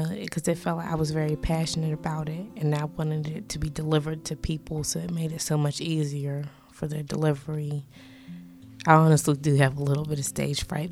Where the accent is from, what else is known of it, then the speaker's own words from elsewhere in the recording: Pittsburgh, Pennsylvania, United States; I'm from the Hill District.